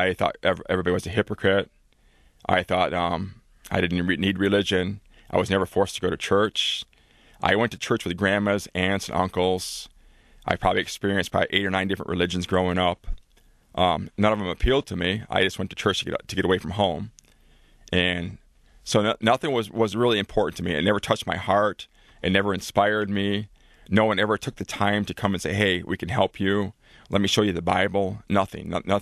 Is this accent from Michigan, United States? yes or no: yes; Oscoda, Michigan, United States; one happened to be one of my best friends I grew up in Oscoda with.